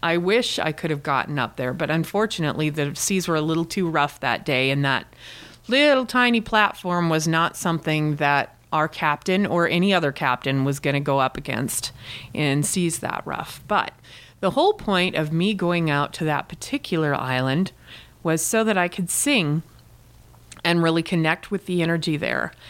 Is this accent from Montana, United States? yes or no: yes; Montana, United States; So when he found out I was from Montana, he was pretty interested right away.